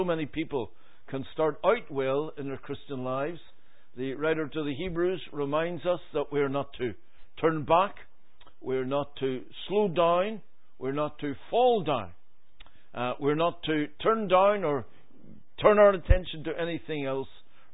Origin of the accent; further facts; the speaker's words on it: Belfast, Northern Ireland, United Kingdom; born there; I was born on the Donegal Road in Belfast.